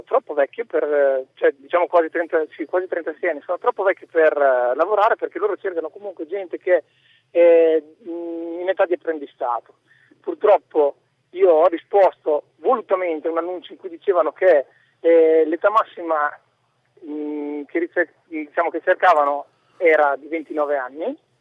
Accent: Reggio Emilia, Emilia-Romagna, Italy; Reggio Emilia, per la precisione. Reggio, sono, sì, sono reggiano proprio doc, diciamo.

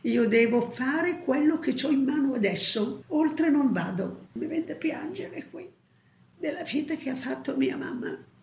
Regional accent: Casale Monferrato, Piedmont, Italy; born there; sono nata a Casale Monferrato il 6 novembre del 1931 e ho 88 anni.

